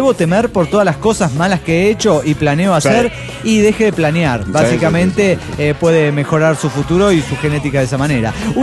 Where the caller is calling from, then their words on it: Coacalco, State of Mexico, Mexico; de Coacalco.